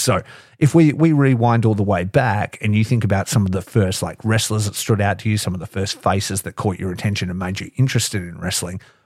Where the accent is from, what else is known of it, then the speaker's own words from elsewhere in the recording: Geraldton, Western Australia, Australia; also born or lived in Dongara; I grew up in Dongra and then in Geraldton, like, which for anybody who doesn't know the geography of West Australia is like 4 hours away from here. So I'm like country town, small city kind of thing.